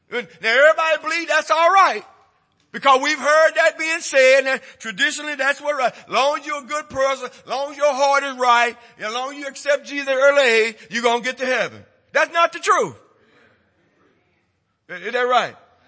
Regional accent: Hempel, Texas, United States; I'm from Hempel, Texas. Let me tell you that. I'm Hempel. Every funeral I went to was a homegoing celebration. Growing up in Baptist church, good people.

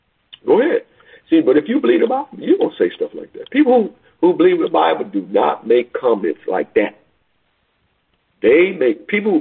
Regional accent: Hempfield, Pennsylvania, United States; Well, I grew up down in Hempfield. There's some good people in Hempfield. Some wonderful, good country people.

